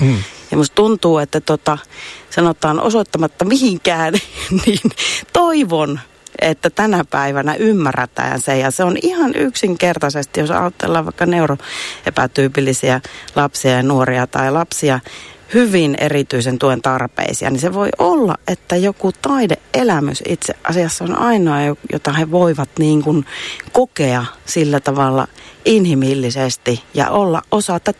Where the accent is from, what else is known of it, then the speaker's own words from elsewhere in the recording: Joensuu, North Karelia, Finland; itse olen Joensuusta kotoisin ja elin ihanaa kouluaikaa 70-80-luvulla.